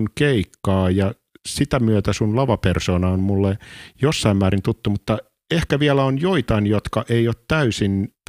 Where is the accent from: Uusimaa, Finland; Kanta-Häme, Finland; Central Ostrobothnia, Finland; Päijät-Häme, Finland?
Kanta-Häme, Finland; Tervakoski; Mä oon Tervakoskelta kotosi ja toi tuntuu täysin käsittämättömältä, että joku voi voittaa jotain, että meillä ei ikinä kukaan voittanut.